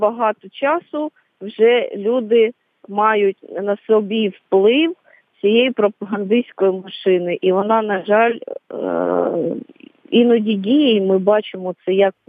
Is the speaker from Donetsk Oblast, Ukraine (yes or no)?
yes; Donetsk Oblast, Ukraine; я родом з Донецької області, яка зараз є, ця територія не підконтрольна з тої частини.